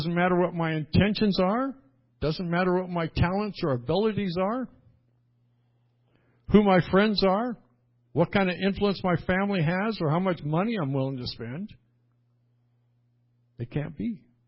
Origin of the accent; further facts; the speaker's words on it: Canada; born there; I can never be president. Why? Because I was born in Canada.